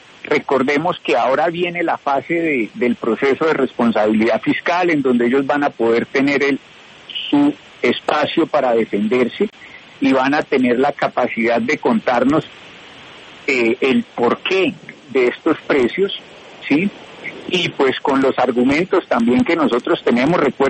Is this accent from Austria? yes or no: no; Pereira, Risaralda, Colombia; yo que vengo de Pereira, soy montañero y provinciano